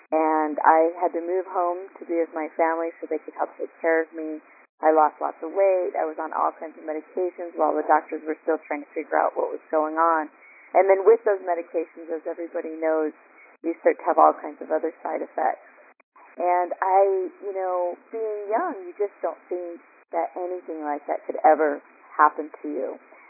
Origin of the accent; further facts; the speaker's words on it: Hawaii, United States; also born or lived in Boston; now in Utah, United States; No, I'm from Hawaii, and then my dad was in the military and I grew up all over, but I lived back east in the Boston area for 20 years.